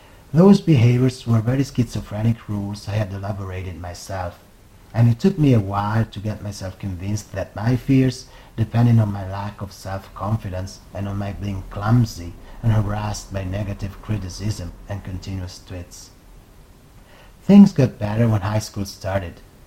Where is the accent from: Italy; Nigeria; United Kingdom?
Italy; Naples, Campania; English is a second language; I was born in Naples, in the south of Italy, in 1982.